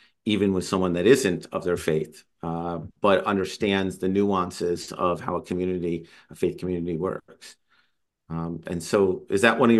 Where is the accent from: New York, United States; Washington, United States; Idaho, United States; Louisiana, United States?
New York, United States; Poughkeepsie; I'm from Poughkeepsie, so it's really kind of funny, yeah.